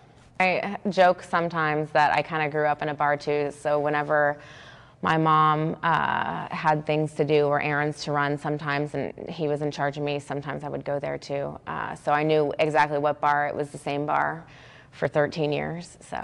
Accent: Austin, Texas, United States; also born or lived in Louisville, Kentucky; I grew up in Austin. I was born in Louisville, Kentucky, which is why I have this hat, but most of my family's from Kentucky and Tennessee, but I grew up in Austin through college.

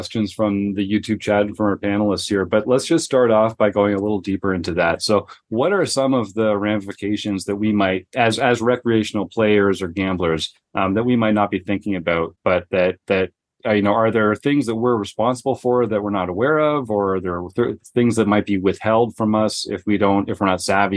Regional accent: Canada; So this is really interesting because I come at this as a Canadian. So in Canada, our winnings as recreational players are not taxed.

